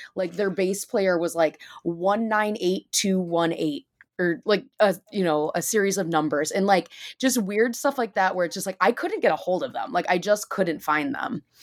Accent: Michigan, United States; now in Chicago, United States; So I started with the Midwest because I'm biased. I'm from Michigan and I live in Chicago.

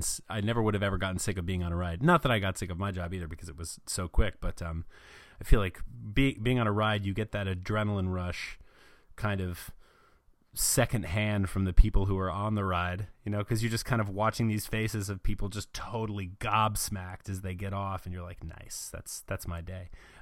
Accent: Fort Lauderdale, Florida, United States; also born or lived in North Carolina; Yeah, I was born in North Carolina, but I spent the really early formative years living down in Southern Florida. My family lived in Fort Lauderdale

